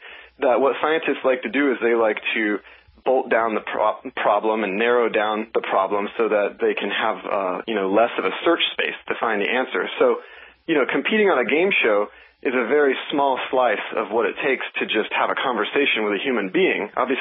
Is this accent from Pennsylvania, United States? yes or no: no; Oklahoma, United States; I'm from Oklahoma. I knew I wanted cowboys out there, and I wanted them on robots.